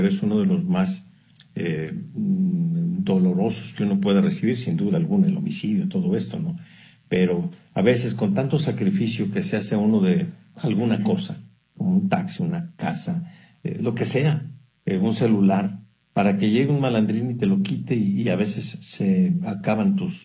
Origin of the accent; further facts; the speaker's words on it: Mexico; hay que apoyarnos, somos mexicanos